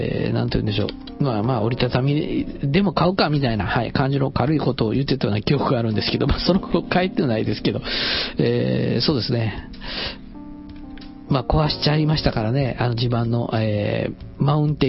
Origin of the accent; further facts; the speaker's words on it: Kansai, Japan; 私はまあ、幸い関西人なんで、何でもソースっていう。